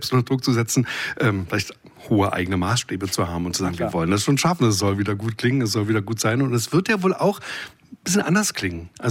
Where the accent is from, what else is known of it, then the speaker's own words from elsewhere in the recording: Berlin, Germany; also born or lived in Leipzig; Wir haben gerade schon ein bisschen gesprochen über Leipzig, wo ich lange gelebt habe. Und ich sage Ihnen so, in den 80ern als Berliner in Leipzig war nicht so einfach.